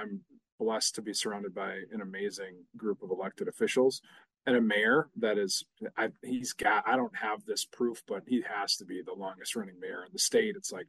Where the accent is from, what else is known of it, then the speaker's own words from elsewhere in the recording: Waupaca, Wisconsin, United States; I actually was born and raised in Waupaca.